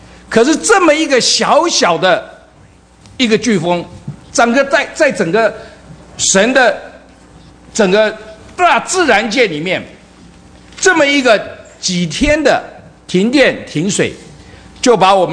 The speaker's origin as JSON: {"language": "Chinese", "country": "China", "said": "因此在我们中国人里面，甚至说立德立功立言来存在这个世界上"}